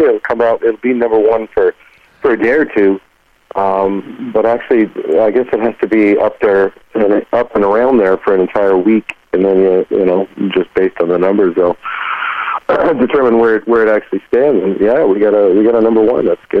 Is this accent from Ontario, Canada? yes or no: yes; Toronto, Ontario, Canada; Oh, I'm Canadian. I'm from Toronto. I'm born and raised.